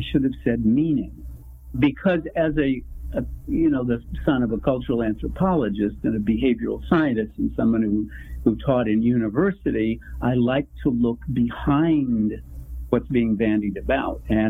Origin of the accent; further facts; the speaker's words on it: United States; My brother and I grew up on Apache holy grounds.